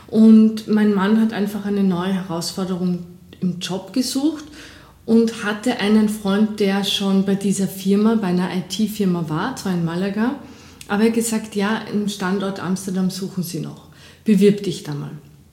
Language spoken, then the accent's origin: German; Salzburg, Austria; Ich bin im Pinzgau aufgewachsen, bin Halbfranzösin.